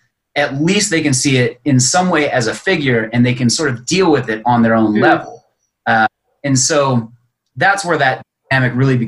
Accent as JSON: {"language": "English", "town": "Reno", "region": "Nevada", "country": "United States", "tie": "born or raised there", "said": "Okay. Well, I've been other places, but I've only lived here."}